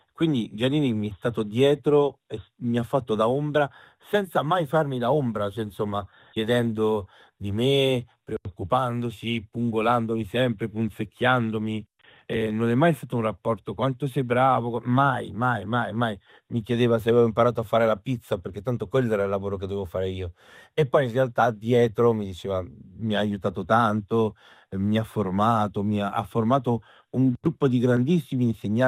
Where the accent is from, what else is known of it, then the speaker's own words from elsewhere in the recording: Apulia, Italy; Nel mio paesino, che è un paesino della provincia di Bari, non c'era il cinema